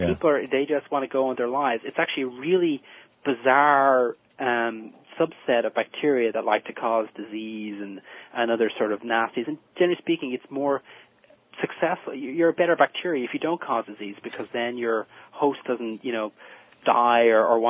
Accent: Dublin, Leinster, Ireland; And my hometown of Dublin also have that sort of basin effect where you get this horrible smog.

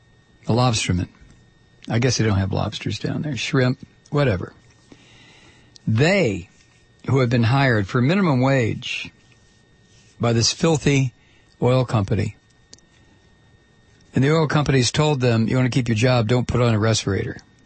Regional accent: Toledo, Ohio, United States; I grew up in this crap. I grew up in Toledo, Ohio.

